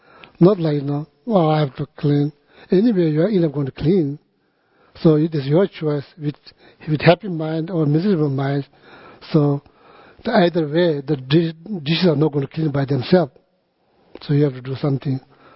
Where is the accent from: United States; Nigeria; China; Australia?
China; Tibet; English is a second language; But, you know, as a Tibetan, as an American, doesn't matter.